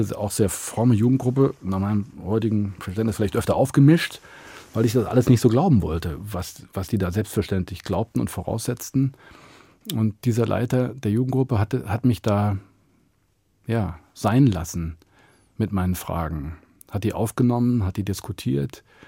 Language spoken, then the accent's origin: German; Idstein, Hesse, Germany; bin dann ja groß geworden in Idstein.